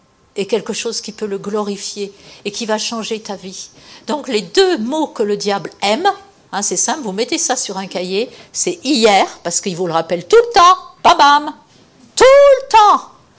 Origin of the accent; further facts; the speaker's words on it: Saint-Macaire-en-Mauges, Pays de la Loire, France; J'avais jamais trop quitté mon village natal, Saint-Macaire-en-Mauges. Pour ceux qui connaissent ce coin-là, il y avait des vaches derrière chez nous